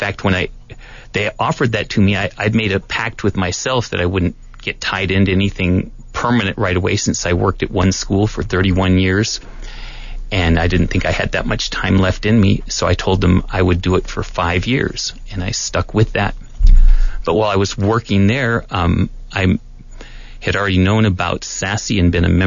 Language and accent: English; Seattle, Washington, United States; born there; moved away as an adult; now in Tucson, United States; I was born in Seattle, Washington, but I've been in Tucson long enough to say I'm from here almost. I came here in 1968 to go to the University of Arizona